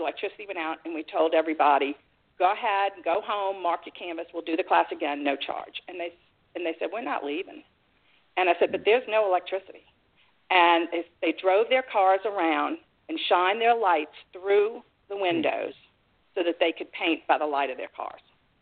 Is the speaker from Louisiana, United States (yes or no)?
yes; Mandeville, Louisiana, United States; She was from New Orleans. I was from Mandeville.